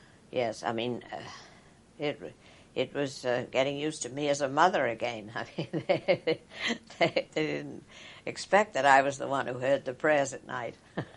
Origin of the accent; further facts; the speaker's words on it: United States; moved away as an adult; now in United Kingdom; they looked no more sideways at me being American than they would being English, because we were all foreigners.